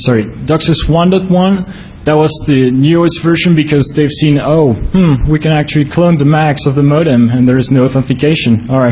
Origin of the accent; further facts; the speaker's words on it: Belgium; English is a second language; I come from Belgium, so sorry about the accent sometimes.